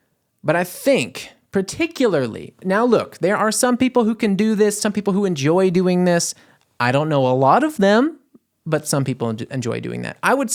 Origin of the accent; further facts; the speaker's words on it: United States; I'm an American. I like a theme park.